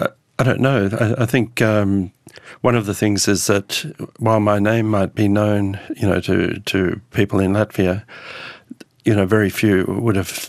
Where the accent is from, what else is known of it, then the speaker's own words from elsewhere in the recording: Australia; I'm actually Australian, and, you know, I'm back here.